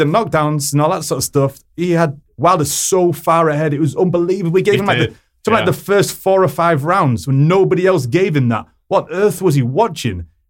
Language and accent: English; United Kingdom; Not just saying that because I'm British